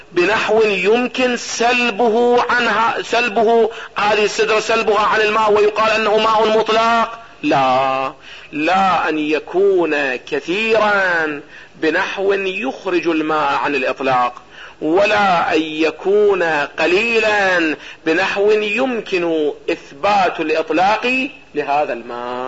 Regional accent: Iraq; او ما يسمى عندنا في العراق بشجرة النبق

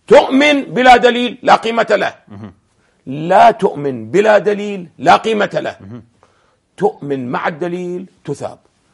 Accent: Iraq; أنت ابن العراق وأنا ابن العراق ونعرف ماذا يجري في العراق

